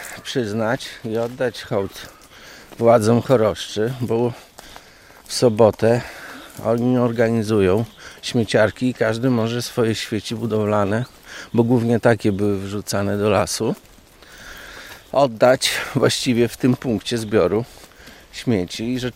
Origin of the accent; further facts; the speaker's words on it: Białystok, Podlaskie Voivodeship, Poland; ja jestem od urodzenia związany z tym miejscem. Moja mama też. Co prawda my jesteśmy z Białegostoku, ale tutaj mamy dom. Kiedyś letniskowy, teraz już całoroczny.